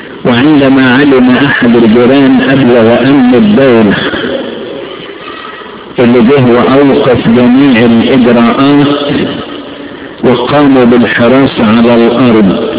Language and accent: Arabic; Egypt; وأنا ما أحبش بلدنا مصر، بلدنا مصر اللي بعتبرها أعظم بلاد العالم